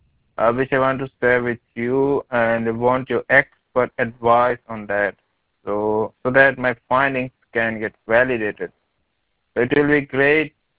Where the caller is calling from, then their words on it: India; I'm calling from India on behalf